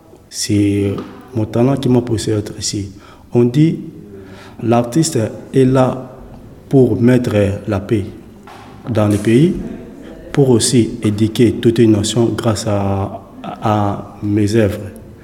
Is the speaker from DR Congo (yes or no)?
yes; DR Congo; born there; Je suis Congolais. Je suis né à République démocratique du Congo.